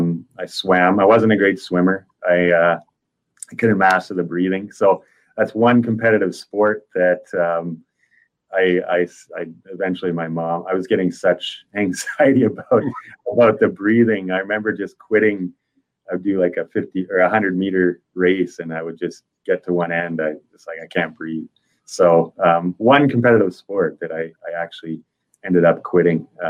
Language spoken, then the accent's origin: English; Sicamous, British Columbia, Canada; I grew up in Sicamous, BC, in the interior of British Columbia